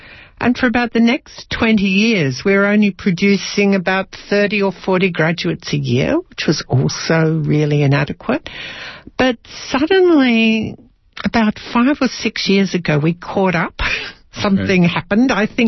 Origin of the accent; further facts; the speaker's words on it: Australia; it's a bit different being an Australian. Because Australians travel.